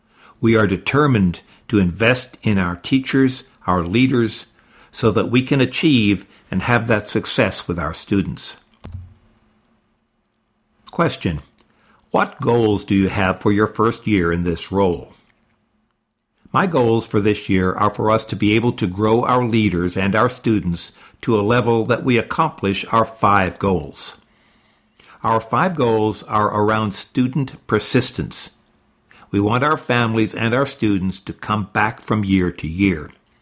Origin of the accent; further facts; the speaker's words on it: Odessa, Texas, United States; our third site that's going to be in my old neighborhood where I grew up in Odessa.